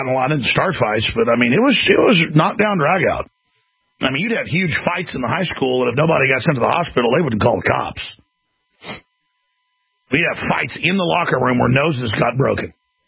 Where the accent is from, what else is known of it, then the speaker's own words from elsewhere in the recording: Dallas, Texas, United States; growing up in Dallas, Texas